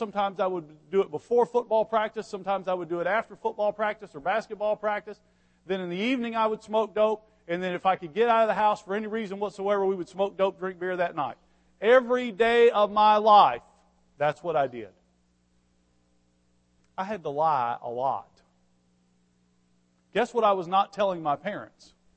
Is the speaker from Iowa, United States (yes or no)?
no; Blytheville, Arkansas, United States; I'm from Blytheville, by the way. Beautiful, beautiful place, Lily of the Valley.